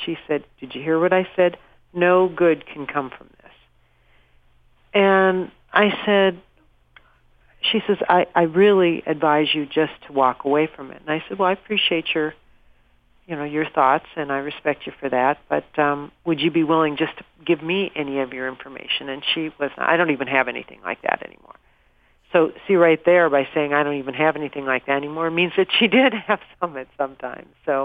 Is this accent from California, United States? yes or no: no; South Dakota, United States; also born or lived in Chicago, Illinois; Actually, I was originally from Chicago, and then we moved to South Dakota, and I grew up in South Dakota.